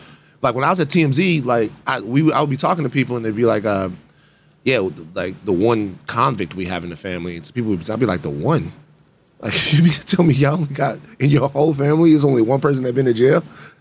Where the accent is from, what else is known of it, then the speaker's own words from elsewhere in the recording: Baton Rouge, Louisiana, United States; So I'm from South Baton Rouge, two places in South Baton Rouge, one called Gardere, the other called The Bottom.